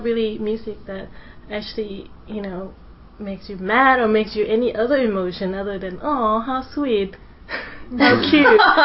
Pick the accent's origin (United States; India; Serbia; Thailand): Thailand; Yeah, like, I grew up in Thailand, and I saw a lot of...